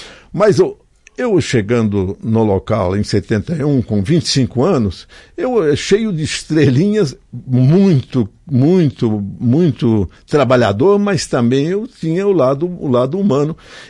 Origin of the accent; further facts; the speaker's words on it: Guaporé, Rio Grande do Sul, Brazil; Bom, eu sou natural de Guaporé.